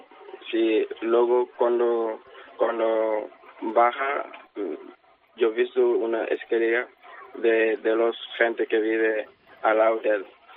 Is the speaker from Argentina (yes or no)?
no; Senegal; Spanish is a second language; now in Spain; Senegal. Sí, nacional de Senegal.